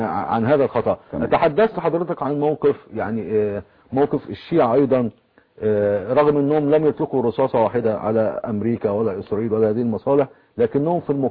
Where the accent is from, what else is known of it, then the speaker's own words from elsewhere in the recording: Egypt; أنا مصريين